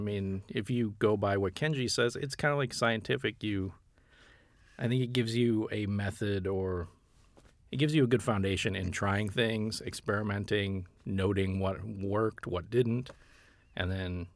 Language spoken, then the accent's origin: English; Kansas City, Missouri, United States; And I grew up in Kansas City, but my family originally came from Milwaukee, and my dad missed a pizzeria there.